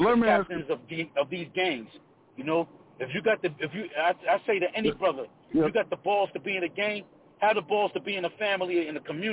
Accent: Brooklyn, New York, United States; I grew up in Brooklyn, right, in Crown Heights. The Hasidic Jewish community is. I grew up in a Hasidic Jewish community. I'm Jamaican. I'm Jamaican. My family is all Jamaican.

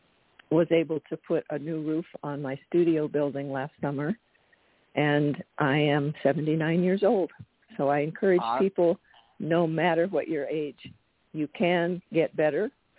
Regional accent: Port Townsend, Washington, United States; I'm from Port Townsend, Washington.

